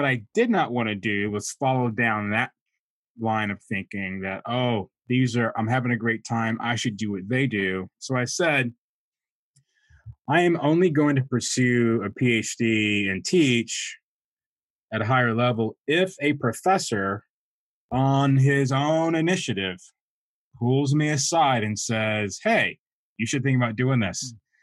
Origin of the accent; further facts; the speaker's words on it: Atlanta, Georgia, United States; now in New York, United States; and then I landed here in New York. Okay. But I am originally from Atlanta, so I am a fan of the Atlanta Falcons and the Atlanta Hawks.